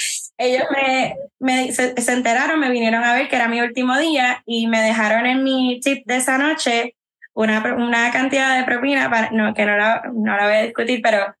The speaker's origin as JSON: {"language": "Spanish", "country": "Puerto Rico", "said": "yo siento que como puertorriqueños necesitamos abrazar nuestra cultura más y celebrarla más"}